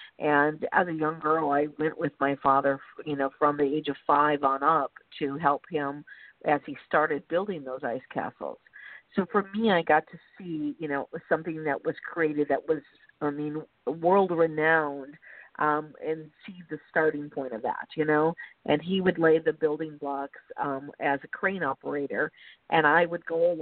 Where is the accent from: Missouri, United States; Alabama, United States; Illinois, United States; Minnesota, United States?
Minnesota, United States; now in Southern California, United States; Originally from Minnesota.